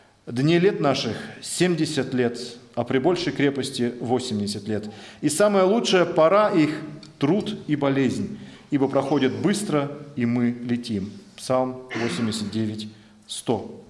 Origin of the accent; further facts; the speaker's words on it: Siberia, Russia; Я сам из Сибири, и там бывало иногда такое, что лес горит.